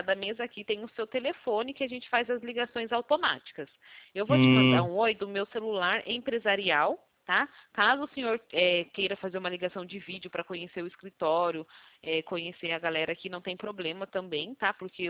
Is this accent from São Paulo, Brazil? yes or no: yes; Rio Claro, São Paulo, Brazil; Sou de Rio Claro, capital de São Paulo, tá?